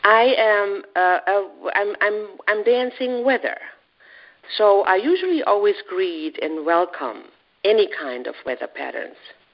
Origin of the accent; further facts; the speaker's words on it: Germany; now in Brooklyn, United States; I hail from Germany, but I live in Brooklyn, New York.